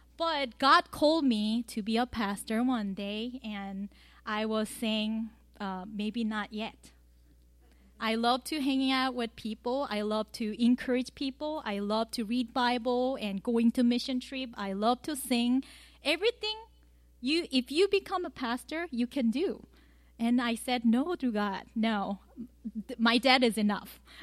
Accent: Daegu, South Korea; now in United States; So I came from Georgia, but I originally came from South Korea, not North Korea, South Korea, and southern part of South Korea, which is Daegu. And I grew up as a pastor kid.

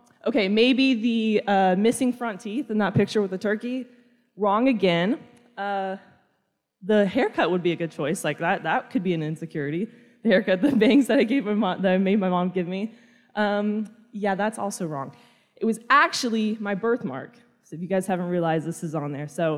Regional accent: Kansas, United States; Yeah, like you said, I'm from Kansas also, and I love it. Contrary to popular belief, like, Kansas is actually pretty cool.

